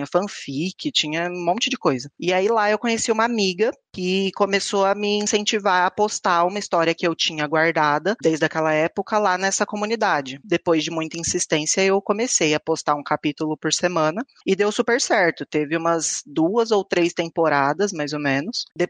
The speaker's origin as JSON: {"language": "Portuguese", "town": "Campinas", "region": "São Paulo", "country": "Brazil", "said": "eu moro no interior de São Paulo, sou campineiro"}